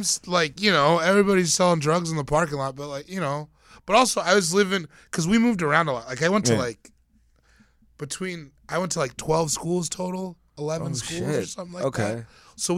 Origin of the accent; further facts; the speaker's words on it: Eastern Province, Sierra Leone; Yeah, I'm from Kono District in Sierra Leone.